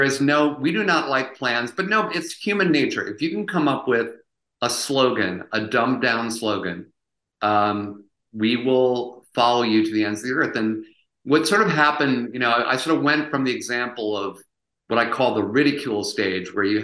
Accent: United States; it was a time where we as American people, as you point out, we still wanted our politicians to be well-informed.

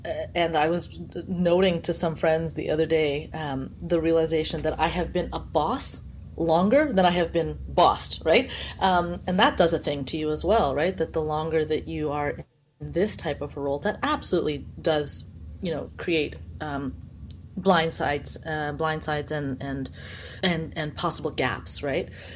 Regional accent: Montreal, Quebec, Canada; I grew up back east in Montreal where the Black community was much larger.

